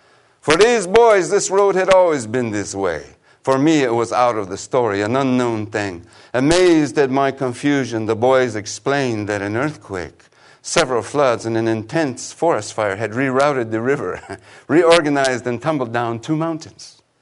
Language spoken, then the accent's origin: English; New Mexico, United States; We're from New Mexico. We are. We're from New Mexico.